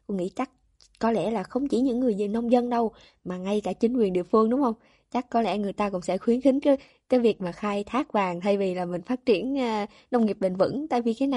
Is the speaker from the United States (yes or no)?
no; France; đến từ Pháp